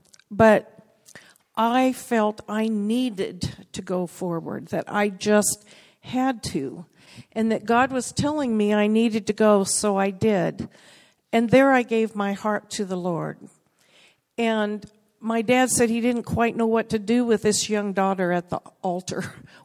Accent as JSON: {"language": "English", "town": "Biloxi", "region": "Mississippi", "country": "United States", "tie": "born there", "said": "And so I was born in Biloxi, Mississippi. My dad was in the Coast Guard. And we moved around a lot."}